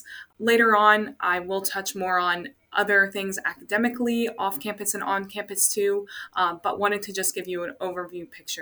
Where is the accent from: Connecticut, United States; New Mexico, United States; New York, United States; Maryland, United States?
Maryland, United States; And I'm originally from Maryland. I came down here. I was like, what is South Florida?